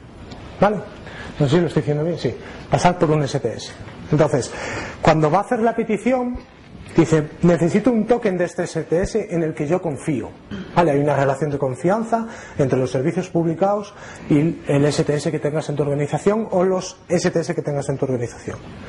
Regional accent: Galicia, Spain; Como buen gallego que soy.

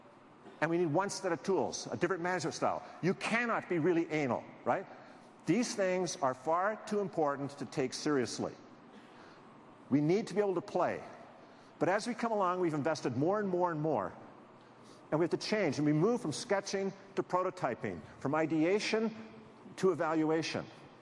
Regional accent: Canada; I'm Canadian, so I'm allowed to say this.

